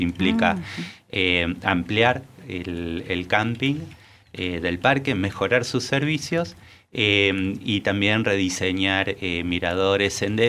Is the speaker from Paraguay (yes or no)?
no; Plotier, Neuquén, Argentina; Y soy de la estepa patagónica, así que para mí no. Yo vengo de Plotier en realidad, así que.